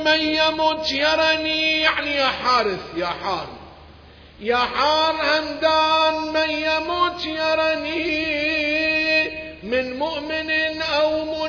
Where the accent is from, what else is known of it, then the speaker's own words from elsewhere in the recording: Najaf, Najaf Governorate, Iraq; احنا عندنا سيد عندنا في النجف